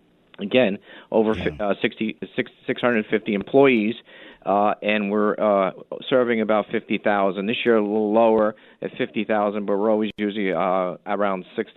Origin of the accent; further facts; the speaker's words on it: Jersey City, New Jersey, United States; born and raised in New Jersey and Jersey City